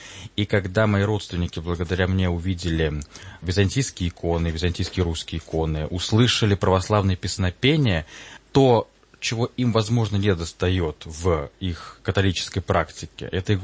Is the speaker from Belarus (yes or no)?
no; Moscow, Russia; born there; Я родился в Москве.